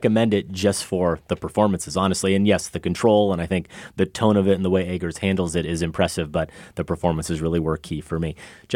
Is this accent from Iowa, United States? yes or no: yes; Iowa, United States; I am from Iowa. Yeah. So, you know, again, no culture here whatsoever.